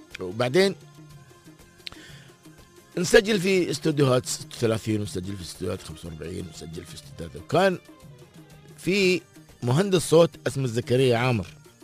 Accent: United Arab Emirates; نحن ننفرد بلهجتنا، لها نكهة خاصة، لها هوية خاصة، مصطلحاتنا مميزة الحمد لله وغنية الإمارات بالمصطلحات.

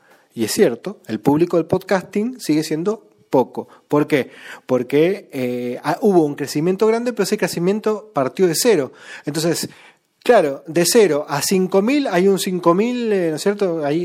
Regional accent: Mendoza, Argentina; estoy en Mendoza, que es a 1.100 kilómetros de Buenos Aires, porque muchas veces, claro, consideran que como soy argentino, por allí estoy muy cerca de lo que sucede en Buenos Aires, y no, estoy más cerca de Santiago de Chile, mendocino, que de Buenos Aires en cuanto a kilómetros.

